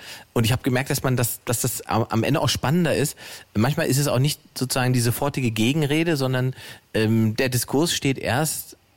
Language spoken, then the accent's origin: German; Saxony-Anhalt, Germany; ich komme aus Sachsen-Anhalt ursprünglich